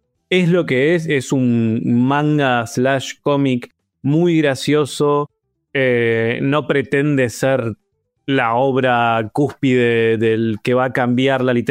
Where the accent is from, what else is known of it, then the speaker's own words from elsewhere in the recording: Uruguay; moved away; Como criollista uruguayo migrado del Río de la Plata.